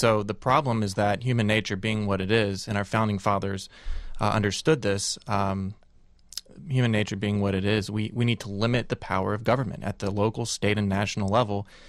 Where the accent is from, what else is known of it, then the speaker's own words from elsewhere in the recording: Texas, United States; I think the best answer to this question of jobs is to look at my home state of Texas.